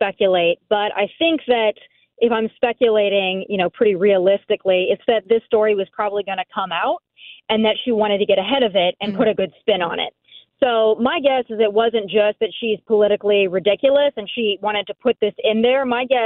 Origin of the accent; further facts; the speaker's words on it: South Dakota, United States; If you know or not, I am from South Dakota.